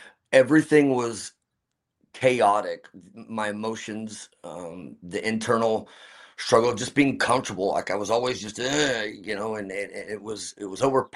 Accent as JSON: {"language": "English", "town": "Fort Worth", "region": "Texas", "country": "United States", "lives_now": "California, United States", "said": "I moved here from Fort Worth, Texas, Dallas area. Always wanted to live in California"}